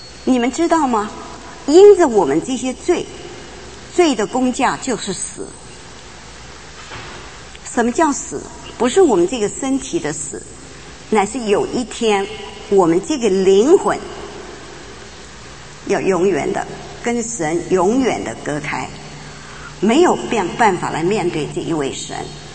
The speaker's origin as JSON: {"language": "Chinese", "country": "China", "tie": "born or raised there", "said": "我从小在大陆，我出生在一个基督徒的家庭里，"}